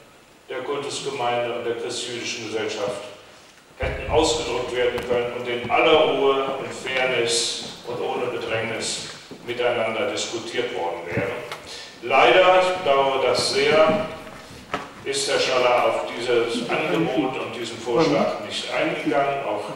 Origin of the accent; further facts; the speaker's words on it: Cologne, North Rhine-Westphalia, Germany; bei uns in der Rheinischen, wo ich herkomme aus Köln